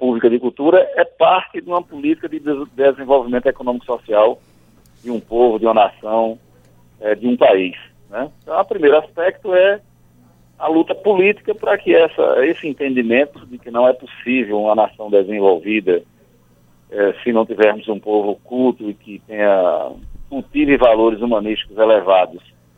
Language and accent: Portuguese; Pernambuco, Brazil; para que todos nós, pernambucanos aqui, apreciemos e entendamos como nosso, né, como brasileiro que somos